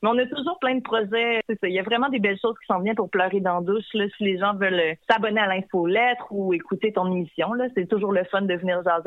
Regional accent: La Pocatière, Quebec, Canada; Dans mon coin, ça, moi, j'ai grandi à la Pocatière.

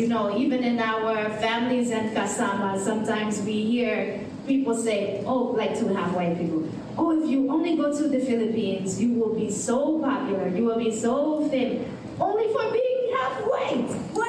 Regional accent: New York, United States; moved away; also born or lived in North Carolina, United States; I'm originally from New York. We moved to the Southeast United States in North Carolina at a time when there were not a lot of Filipinos.

